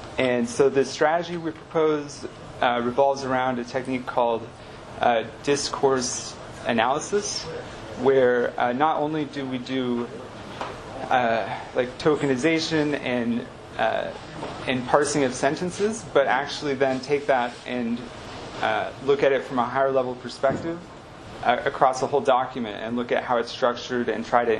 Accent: Palo Alto, California, United States; I grew up in Palo Alto.

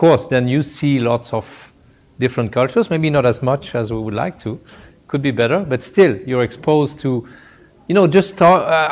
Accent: Switzerland; I come from Switzerland, which is a country which has four official languages, and I would say four cultures.

